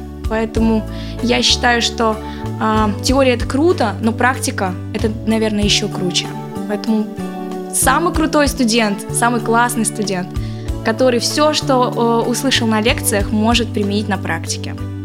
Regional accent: Perm, Perm Krai, Russia; Мне пришлось на какое-то время вернуться сюда, обратно в Россию, в Пермь, в родной город, к родителям.

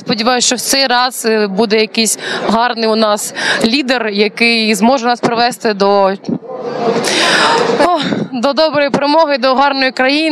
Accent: Kyiv, Ukraine; Я з Києва.

